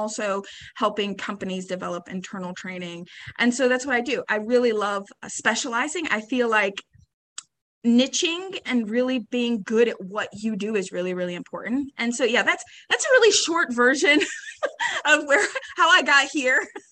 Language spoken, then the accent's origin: English; Tampa, Florida, United States; I'm from Tampa.